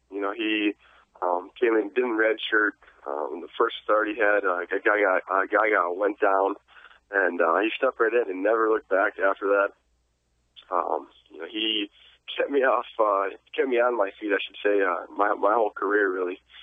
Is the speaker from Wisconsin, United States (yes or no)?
yes; Wisconsin, United States; You know, I'm from Central Wisconsin, and you know, of course, you know, every I would think every Wisconsin kid growing up was a Packers fan